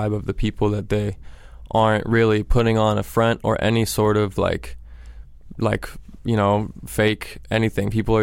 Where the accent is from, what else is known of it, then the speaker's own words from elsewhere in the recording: Seattle, Washington, United States; now in New Orleans, United States; Yeah, well, so basically I'm from Seattle. I grew up there